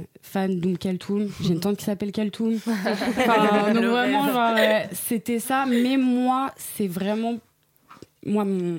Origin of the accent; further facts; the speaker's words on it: France; born there; je suis née en 2001 en France, ma mère est française, mon père est français d'origine marocaine